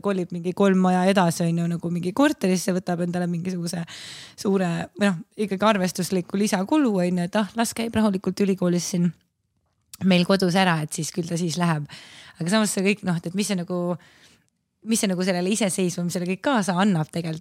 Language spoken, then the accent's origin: Estonian; Turkey; kui mina olen Türgilt pärit